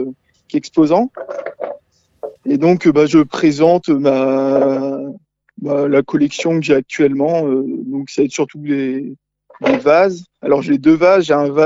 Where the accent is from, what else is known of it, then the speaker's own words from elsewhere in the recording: Brittany, France; moi je viens de Bretagne, donc j'ai connu le bord de mer, les tempêtes.